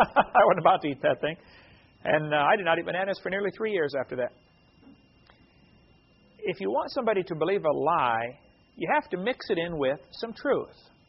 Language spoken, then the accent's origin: English; East Peoria, Illinois, United States; I've got two older brothers and a younger sister. I was raised in East Peoria, Illinois.